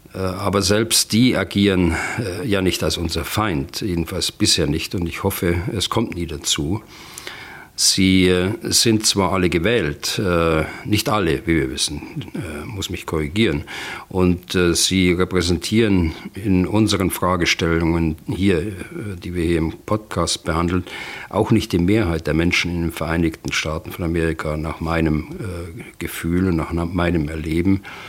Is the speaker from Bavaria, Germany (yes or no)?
yes; Bavaria, Germany; now in Berlin, Germany; Ich bin als Bayer hier in Berlin ziemlich bodenständig, mitten in Berlin.